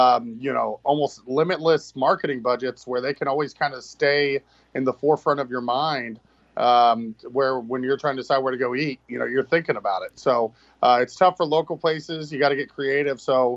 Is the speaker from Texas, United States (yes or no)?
no; Indiana, United States; I did them on on flour tortillas since I was raised in Indiana.